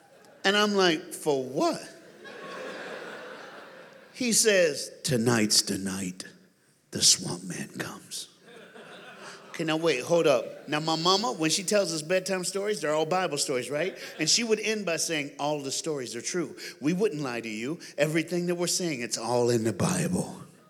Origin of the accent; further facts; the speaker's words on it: the South, United States; I'm just a brother from another mother. But I'm black from the South, you know what I'm saying?